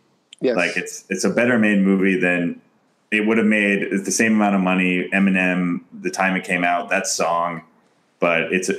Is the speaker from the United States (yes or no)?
no; France; I don't know if it was the same, you know, growing up in France, but that movie was on TV all the time when I was a kid.